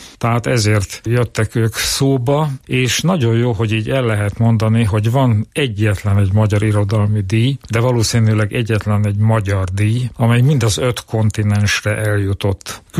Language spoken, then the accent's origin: Hungarian; Hungary; mi magyarok vagyunk ugye jó esetben 15 millióan